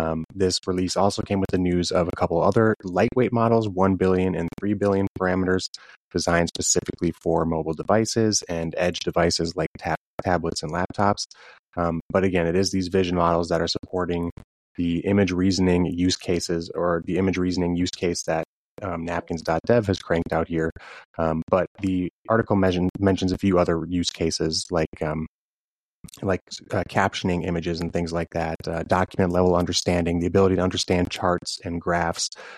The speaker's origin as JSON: {"language": "English", "region": "Minnesota", "country": "United States", "said": "the fact that I'm originally from Minnesota"}